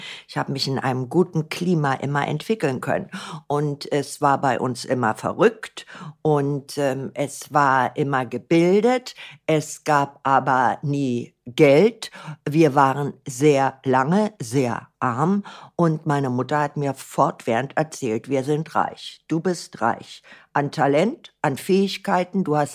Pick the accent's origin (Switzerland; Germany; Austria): Germany; Berlin; Wissen Sie, ich bin ein Berliner Kind. Ich bin in Berlin geboren von einer Flüchtlingsgroßmutter aus Weimar